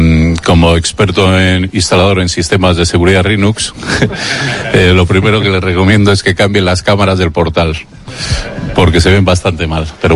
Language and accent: Spanish; Bilbao, Basque Country, Spain; somos de Bilbao.